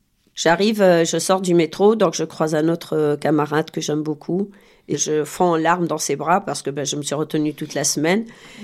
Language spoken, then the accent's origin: French; Algeria; Je suis née en Algérie et j'ai grandi, ma mère est pied noir, mais mon père a des origines espagnoles et turques, ma mère est franco-italienne. On est tous nés là-bas et on a grandi là-bas en fait.